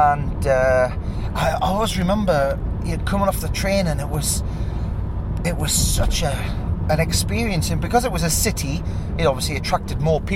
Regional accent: North East England, United Kingdom; So, you know, I'm not from Newcastle. You know, I come from a countryside town 23 miles east of... Wrong, 23 miles west of Newcastle. I'm not from the city

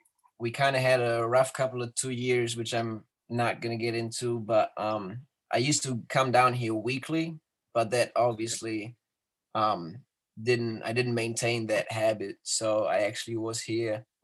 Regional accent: Hamburg, Germany; I'm actually going back to my hometown in Germany, I guess, which is Hamburg City, which is up north. You know, where the weather is all bad and gray and rainy

